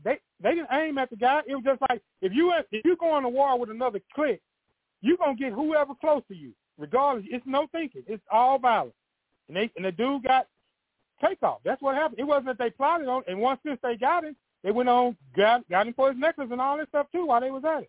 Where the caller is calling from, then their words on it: Houston, Texas, United States; I'm in Houston. Houston got like 3 or 4 different numbers. I'm in Houston.